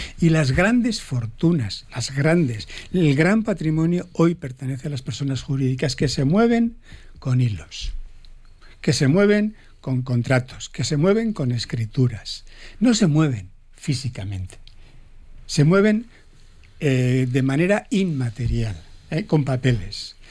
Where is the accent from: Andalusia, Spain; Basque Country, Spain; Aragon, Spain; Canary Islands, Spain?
Basque Country, Spain; yo, a título personal, incluso como vasco, puedo estar contribuyendo bien con mi renta